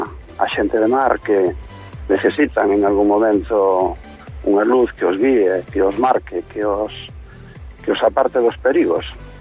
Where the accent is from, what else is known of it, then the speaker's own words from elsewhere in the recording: San Cibrao, Galicia, Spain; Yo como nací en San Ciprián, en las mis raíces, pues pasanse mucho no mar